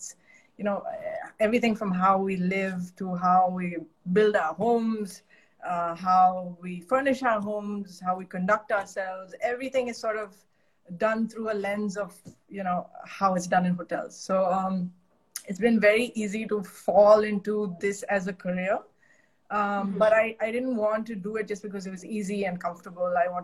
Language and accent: English; Mumbai, Maharashtra, India; born there; I was born in Bombay, and I lived at the Oberoi in Bombay for till I was about 6 years old.